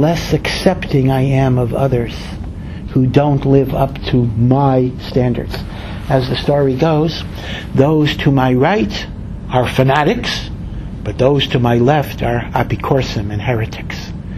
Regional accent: Jerusalem, Jerusalem District, Israel; I come from Yerushalayim, which, you know, the epicenter of all machlokas of all kinds.

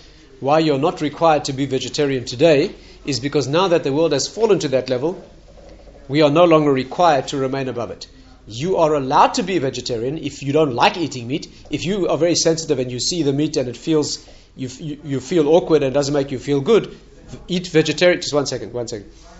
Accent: South Africa; If you have the privilege of being a South African and you've ever spent time in the wilds

